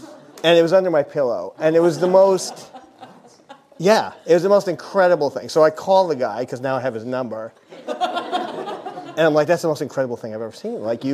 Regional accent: Long Island, New York, United States; now in Los Angeles, United States; It actually was not until I grew up in Long Island, and it was not until moving to L.A. that I had a rabbi who didn't wear a dress.

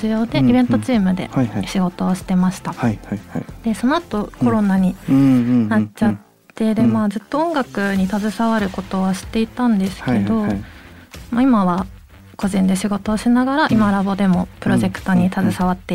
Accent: Fukuoka, Japan; 私が地元が福岡なんですけど、うん、学生時代中高って地元のライブハウスで自分自身が音楽活動をしていたんですけど

